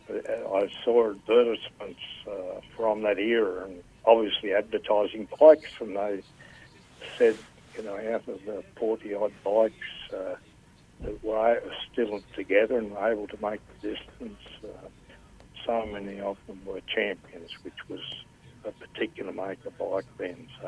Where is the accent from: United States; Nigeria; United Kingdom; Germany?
United Kingdom; Sheffield, Yorkshire and the Humber; I was born down at Devonport. I've been in Sheffield all my life. I'm 77